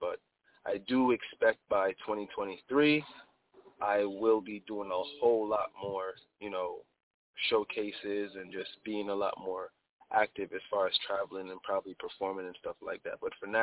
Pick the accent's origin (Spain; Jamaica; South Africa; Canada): Jamaica; now in United States; in a foreign land, you know, in the beginning as a youth, just trying to figure out how to maneuver America and still maintain my culture, which is being Jamaican.